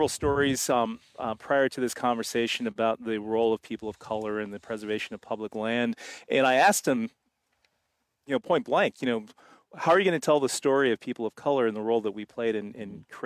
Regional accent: California, United States; Now, I grew up in California. I was a rock climbing instructor and a wilderness guide in the Sierras.

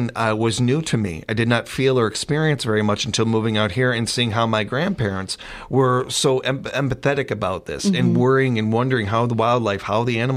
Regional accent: Chicago, Illinois, United States; as a kid growing up in Chicago, one of the first stories you hear is the Chicago Fire

